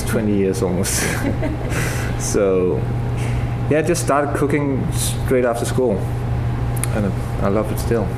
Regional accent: Denmark; Yeah, I was born and raised in Denmark.

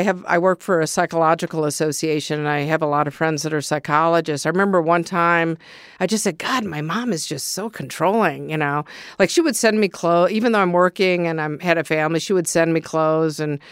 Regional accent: Ann Arbor, Michigan, United States; Growing up in Ann Arbor, I mean, basically, I remember as a kid, you know, being a little bit of a bully.

